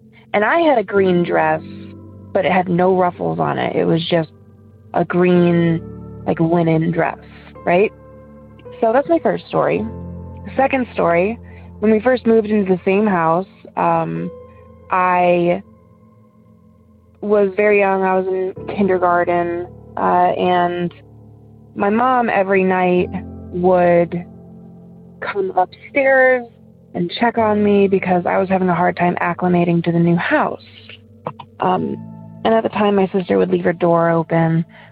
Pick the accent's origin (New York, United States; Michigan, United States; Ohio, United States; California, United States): Ohio, United States; I'm from Ohio.